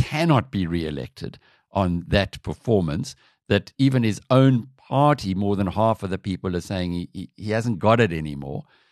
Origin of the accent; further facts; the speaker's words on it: South Africa; in the same way as we as South African investors have looked to the US and a lesser extent Europe over the past decade or so.